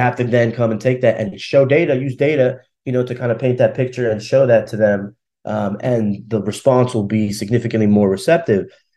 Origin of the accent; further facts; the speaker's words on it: Russia; English is a second language; now in United States; I'm from Russia. I came to America, and I remember in math class, they gave us these math books, and in the back of the book was the answers.